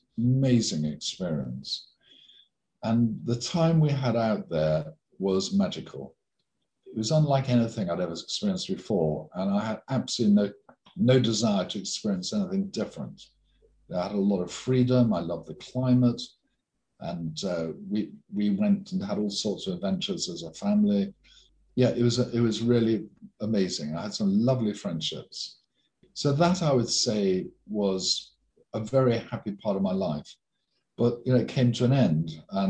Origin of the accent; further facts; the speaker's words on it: Bideford, South West England, United Kingdom; born there; The simple answer is I was born in Biddeford in Devon. The more interesting answer is that I was the first person to be born in England for generations on either of my mother and father's side.